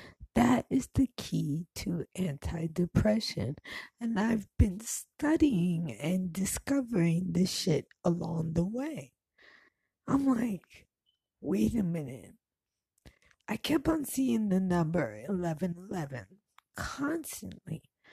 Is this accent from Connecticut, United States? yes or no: no; Brooklyn, New York, United States; So, you know, as I grew up in Brooklyn, she grew up in Harlem.